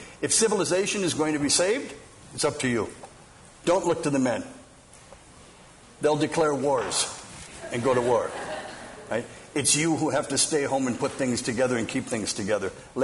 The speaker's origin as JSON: {"language": "English", "region": "Minnesota", "country": "United States", "tie": "born or raised there", "said": "I'll never forget when I came home after 6 months of being in Mexico. I came home and from Minnesota, my mother and father at table, all my brothers and sisters."}